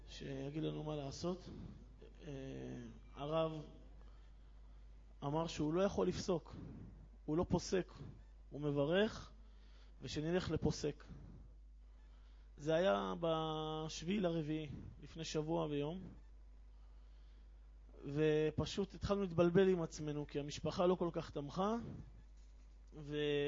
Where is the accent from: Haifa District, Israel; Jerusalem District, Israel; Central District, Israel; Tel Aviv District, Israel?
Haifa District, Israel; Haifa; אני מחיפה